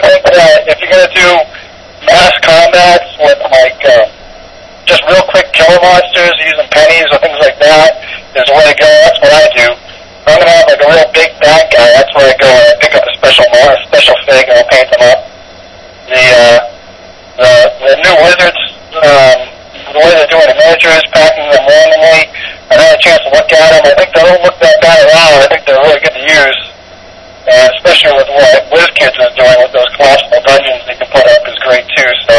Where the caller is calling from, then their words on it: Philadelphia, Pennsylvania, United States; Philadelphia. I'm not going to be here very much longer. I'm moving back to Massachusetts.